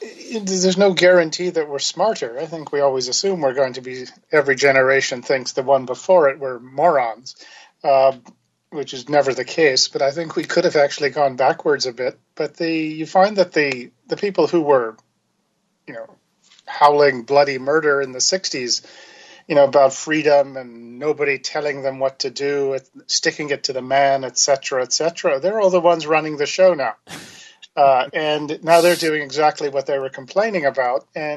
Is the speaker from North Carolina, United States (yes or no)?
no; Virginia, United States; I had to throw that in because I'm from Virginia.